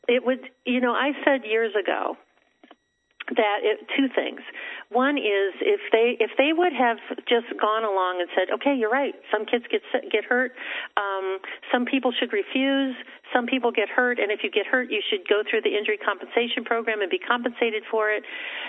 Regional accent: Encinitas, California, United States; I'm from Encinitas, California.

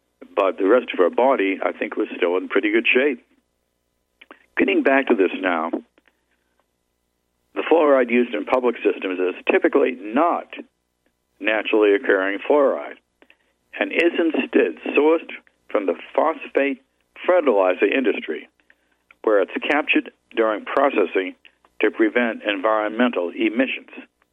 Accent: Massachusetts, United States; So we never had to contend with the chlorine in my hometown in Massachusetts.

